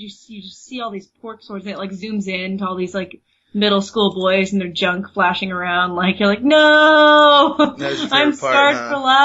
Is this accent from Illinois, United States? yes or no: no; Oregon, United States; now in California, United States; It's registered in Oregon because I'm from Oregon.